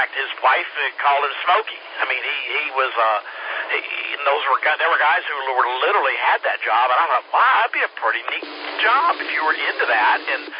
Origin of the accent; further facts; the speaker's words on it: North Carolina, United States; born there; I have a special affinity for the Carolinas. I was born in North Carolina and love traveling through here